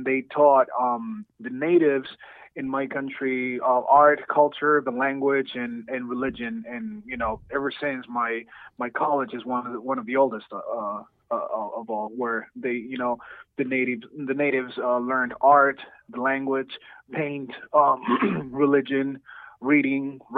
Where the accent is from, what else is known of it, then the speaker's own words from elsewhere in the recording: Ecuador; English is a second language; moved away as an adult; now in United States; Yes, I was born and raised in Ecuador, and I came to America when I was 19 years old.